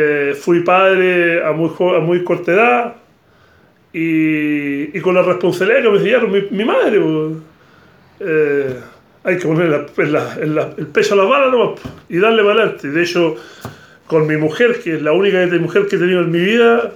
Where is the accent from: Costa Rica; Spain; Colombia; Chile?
Chile; Iquique, Tarapacá; nosotros crecimos, te dije que yo nací en Iquique, y en ese sentido crecimos en un barrio, no era un barrio en realidad, era una calle, pero era una calle especial